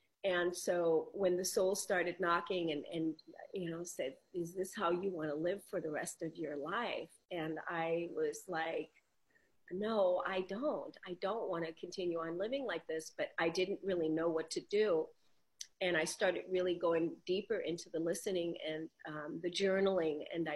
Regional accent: Germany; You know, like I grew up in Germany

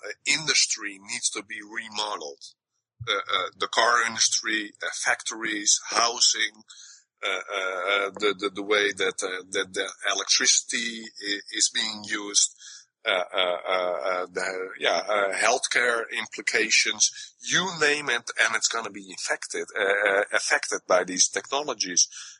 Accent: Netherlands; English is a second language; I'm from Holland, so sometimes my English is not that sufficient to explain things correctly.

